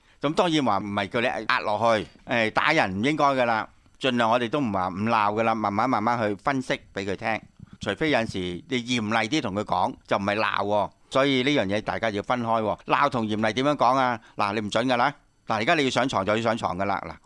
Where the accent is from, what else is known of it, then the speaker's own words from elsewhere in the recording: China; 咁我哋中国人可唔可以咁样讲咧？我自己都唔赞成嘅。